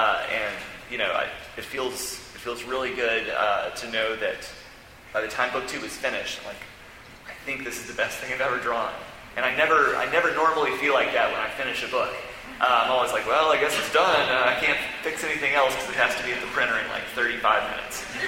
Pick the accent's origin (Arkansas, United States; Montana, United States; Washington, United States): Arkansas, United States; also born or lived in Montgomery, Alabama; Now, I'm from Arkansas. I also grew up, spent my elementary school years in Montgomery, Alabama, and my family is all from northern Mississippi.